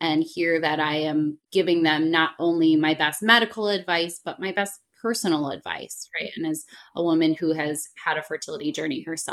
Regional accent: Michigan, United States; So I am from Michigan originally, and I did my medical school at Michigan State University.

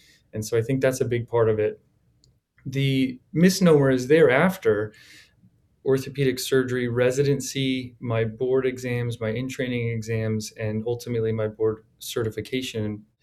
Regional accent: New Jersey, United States; I grew up in New Jersey.

